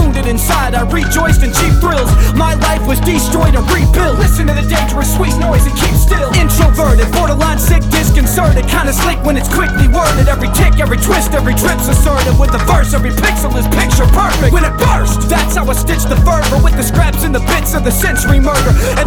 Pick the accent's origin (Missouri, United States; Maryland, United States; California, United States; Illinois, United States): Missouri, United States; Kansas City; I was born and raised in Kansas City.